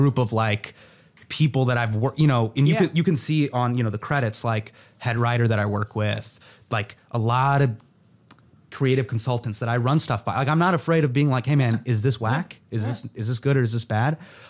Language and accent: English; Davis, California, United States; Growing up in Davis, I would drive to San Francisco.